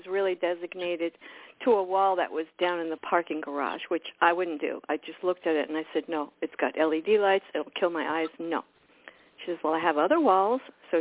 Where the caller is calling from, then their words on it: Florida, United States; South Florida.